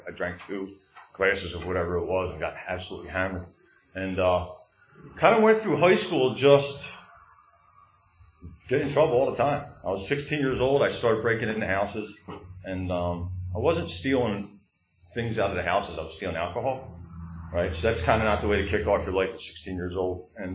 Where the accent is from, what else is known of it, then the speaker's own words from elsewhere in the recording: Philadelphia, Pennsylvania, United States; So I grew up in Northeast Philly, and I grew up at Lake Grant and Boulevard. Irish Catholic, normal Irish Catholic alcoholic family.